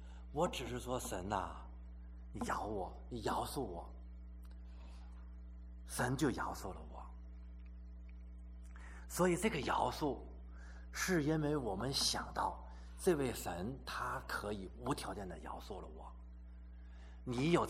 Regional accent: China; 这是我们中国人的一个理想啊

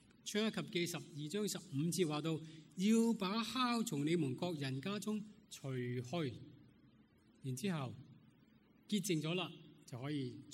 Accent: China; 正如我们中国人，我们见到有些食物变坏了，发霉了，那我们就会丢了它。

